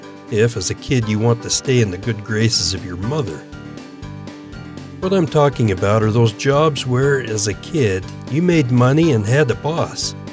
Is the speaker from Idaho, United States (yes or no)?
yes; Idaho, United States; Growing up in my hometown in Idaho, everyone is involved with the Salmon River that runs through the middle of town